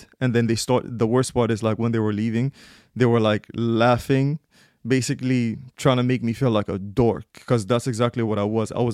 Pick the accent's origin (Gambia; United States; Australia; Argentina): Gambia; I literally told them, like, I'm from Gambia.